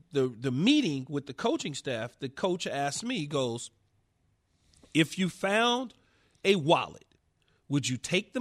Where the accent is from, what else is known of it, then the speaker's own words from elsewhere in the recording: Los Angeles, California, United States; I'm a poor guy growing up in South Los Angeles in an apartment building with 20 people in a two-bedroom.